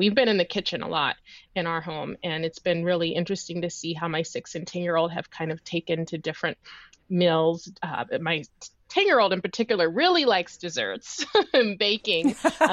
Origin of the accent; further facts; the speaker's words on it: Columbus, Ohio, United States; Growing up, I grew up in Columbus, Ohio, and I'm the eldest of four.